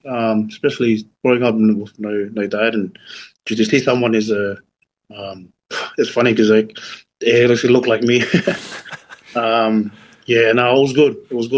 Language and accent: English; Ma'ufanga, Tongatapu, Tonga; Yeah, so I was born in Mautpanga, and my family's from Hapai. I grew up on my mom's side, so I think my dad's side is from Ewa and Niwa, I think. But yeah. Grew up in Mautpanga.